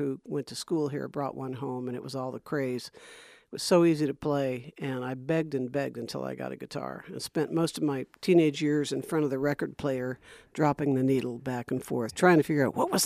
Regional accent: Indiana, United States; I am. I grew up in a little town in the middle of Indiana.

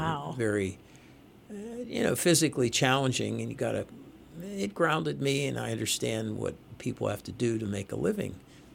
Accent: McKeesport, Pennsylvania, United States; born there; If you say, I was born in a small town called McKeesport.

